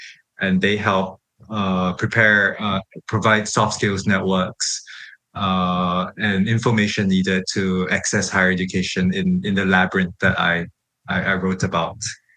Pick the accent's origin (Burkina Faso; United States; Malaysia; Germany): Malaysia; But I've since returned back to Southeast Asia. I grew up here in Malaysia, and now I'm working on forced migration issues in the region.